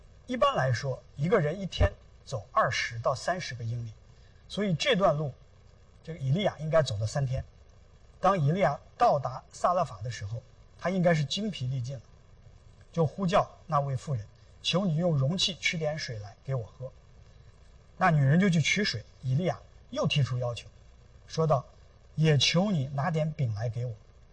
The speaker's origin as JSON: {"language": "Chinese", "country": "China", "said": "我们中国人特别看重这个"}